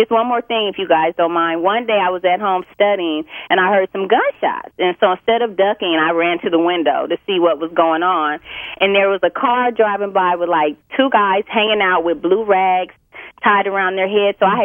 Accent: Irvine, California, United States; Well, I don't live in one now, but I grew up in Irvine, and when I was 18, I decided I wanted to move to L.A. to an area called the Jungle.

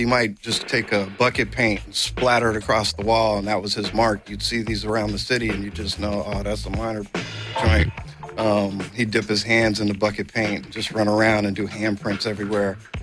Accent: Los Angeles, California, United States; In L.A., kind of Hollywood area. Hung out at Fairfax, but didn't officially go there.

